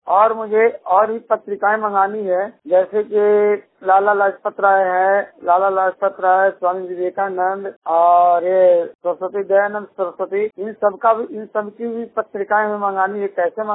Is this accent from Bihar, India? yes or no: yes; Aurangabad, Bihar, India; मैं बिहार औरंगाबाद जसुईया का निवासी हूं और मैं 100% ब्लाइंड हूं।